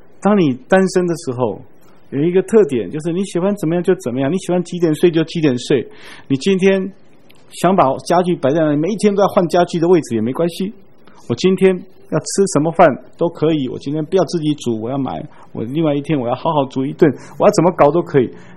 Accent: China; 我常常说，我有的时候说我们中国人其实很早就知道这个模型了

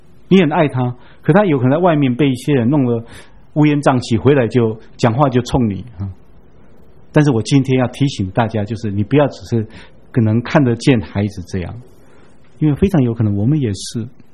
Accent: China; 我们中国人有一句话，有一部分道理，但是并不完全对的

